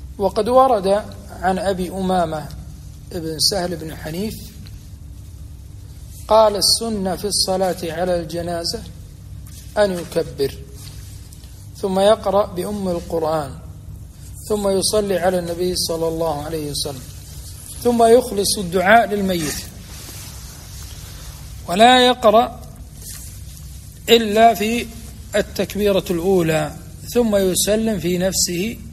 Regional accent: Kuwait; أربع تكبيرات في بلدنا الكويت

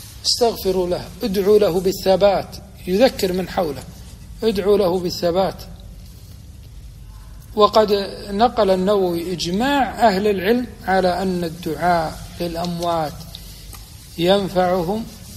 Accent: Kuwait; عندنا في الكويت وعي في هذا الحمد لله

